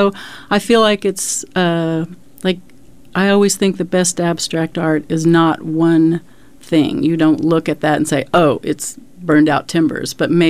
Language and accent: English; Oklahoma, United States; growing up in Oklahoma, actually feel like I have almost no real connection to the Cherokee tribal cultures.